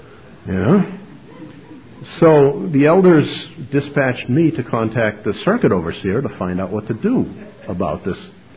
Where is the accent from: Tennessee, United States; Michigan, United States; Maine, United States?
Maine, United States; Now, we're from Maine.